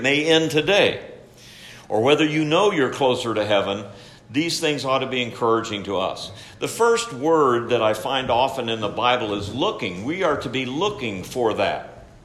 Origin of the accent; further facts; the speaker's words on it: Ohio, United States; also born or lived in Denver; now in Kansas City, United States; And I grew up in Ohio, just south, a few miles south of I-70. And then we lived in near Denver for 22 years. And now I live in Kansas City